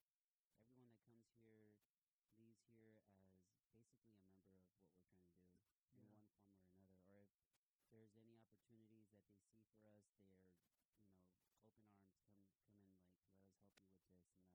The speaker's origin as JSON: {"language": "English", "town": "Los Angeles", "region": "California", "country": "United States", "tie": "born or raised there", "said": "Like, I grew up here in South Central, so, I mean, it really hits home, you know."}